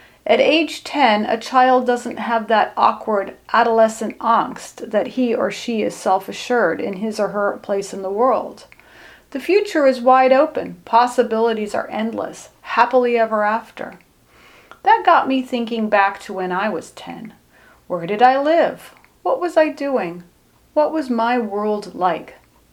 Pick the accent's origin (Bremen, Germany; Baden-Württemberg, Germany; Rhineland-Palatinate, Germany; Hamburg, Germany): Baden-Württemberg, Germany; Karlsruhe; Growing up in Germany was a magical existence.